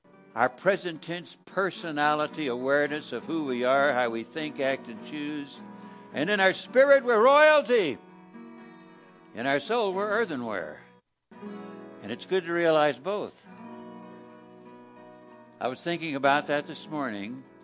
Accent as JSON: {"language": "English", "region": "Idaho", "country": "United States", "said": "We hail from Idaho, but I wrote this in Big Sky Country in Montana."}